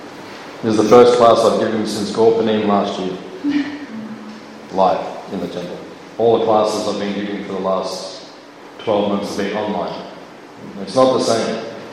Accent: Melbourne, Victoria, Australia; Because I grew up in Melbourne, Western culture, out in Eltham, like north from me. So I grew up here, and I went to church.

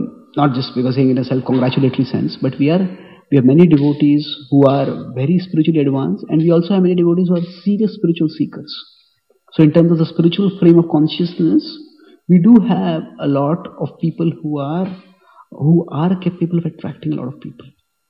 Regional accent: Pune, Maharashtra, India; moved away; But what I have observed is that from coming from India, and that true from temples which are quite, I was from Pune, which is much more conservative than Chaupati also.

